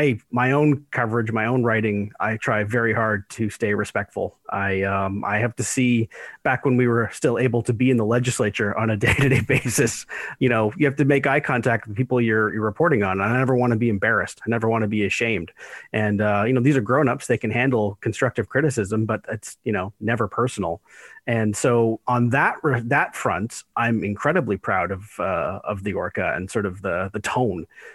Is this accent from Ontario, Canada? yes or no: no; Alberta, Canada; Where I grew up in Alberta, which was essentially a one party state at the time